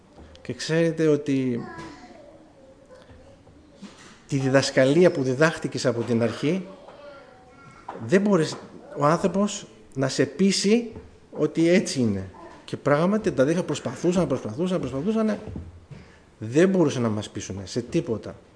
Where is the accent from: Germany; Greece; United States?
Germany; first language German; Greek is a second language; Εγώ γεννήθηκα στη Γερμανία, μεγάλωσα στη Γερμανία. Τα ελληνικά μου δεν είναι και τόσο καλά. Η μητρική μου γλώσσα είναι η γερμανική γλώσσα. Και μέχρι τώρα εκεί ζω